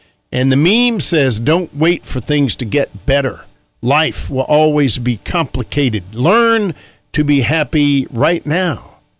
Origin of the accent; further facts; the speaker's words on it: North Carolina, United States; in my hometown in North Carolina, we had some folks